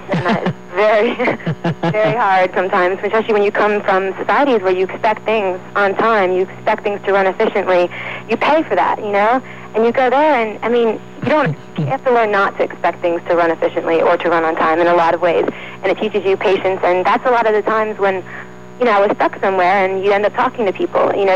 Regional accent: Maryland, United States; A pizza, and I'm from Maryland, so I was like, let me see what this is all about.

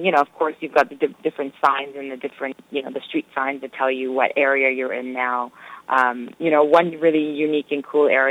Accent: Toronto, Ontario, Canada; being born and raised in Toronto and just being a part of that culture.

